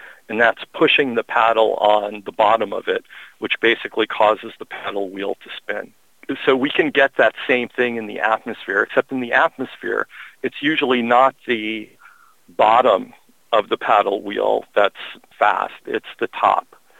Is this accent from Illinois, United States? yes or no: yes; Illinois, United States; I grew up near Chicago.